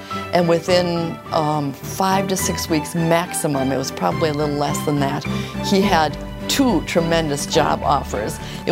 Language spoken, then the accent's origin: English; Hastings, Minnesota, United States; I'm from Hastings, Minnesota.